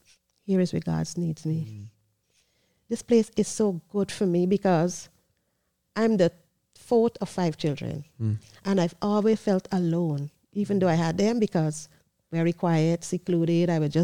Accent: Guyana; I'm from Guyana, and that's in South America.

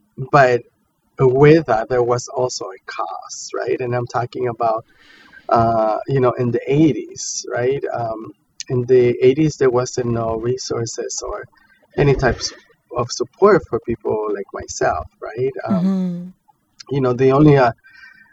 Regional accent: Mexico; I grew up in Mexico, a very religious place. My mother, very Catholic, brought up Catholic

